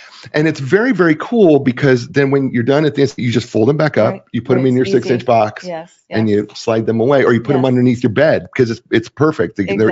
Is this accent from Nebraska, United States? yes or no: yes; Nebraska, United States; I remember growing up in Nebraska